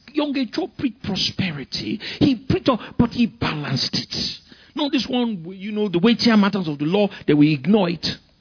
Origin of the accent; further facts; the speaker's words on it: Nigeria; I said, I came from England. I'm a Nigerian, you know, student.